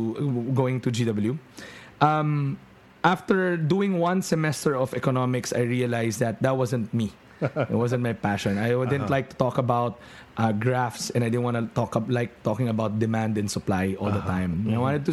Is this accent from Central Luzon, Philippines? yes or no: no; Valenzuela, Metro Manila, Philippines; See, growing up in Valenzuela, you'd always see these things that you'd always say, why can't they think of a solution for this?